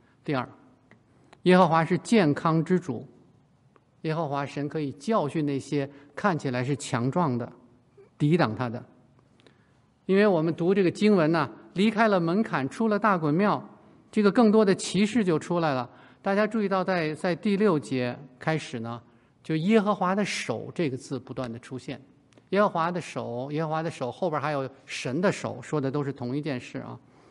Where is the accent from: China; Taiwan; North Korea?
China; born or raised there